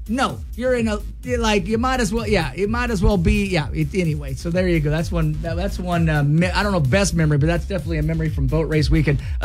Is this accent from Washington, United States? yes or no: yes; Clarkston, Washington, United States; my first recollection, of course, even as a kid growing up in Clarkston, we heard about hydro races, hydroplanes in the Tri-Cities.